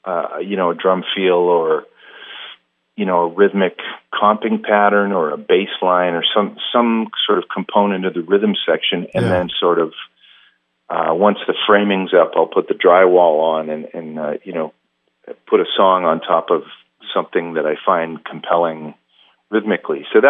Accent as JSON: {"language": "English", "country": "Canada", "lives_now": "United States", "said": "but I you know, being a Canadian living in the U.S., I always notice that people are saying Palo Alto or alto saxophone, and up here we say alto."}